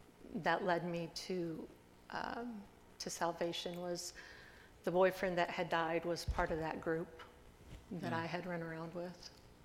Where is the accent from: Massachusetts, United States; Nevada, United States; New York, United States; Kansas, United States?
Kansas, United States; Wichita; also born or lived in Topeka; I was born in Topeka, Kansas, but I was raised in Wichita, Kansas.